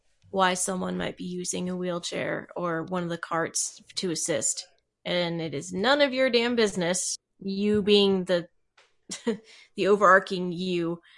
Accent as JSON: {"language": "English", "country": "Germany", "said": "I am from Germany. We have very strong bones, and we are very stout."}